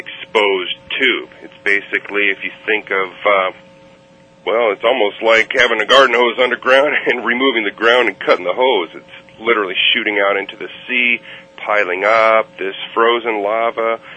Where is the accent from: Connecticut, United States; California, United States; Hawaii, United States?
Hawaii, United States; And also being Hawaiian, this place has great meaning to me culturally.